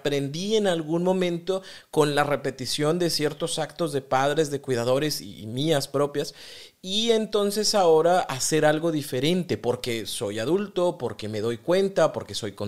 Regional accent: Mexico; Yo soy mexicano y por más que me vaya a otro país, sigo siendo mexicano. Igual puedo conseguir una ciudadanía, pero voy a tener 2 nacionalidades.

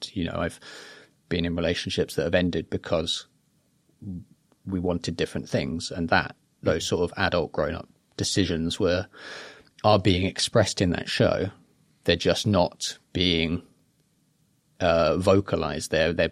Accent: Iceland; was about going back to my hometown in Iceland

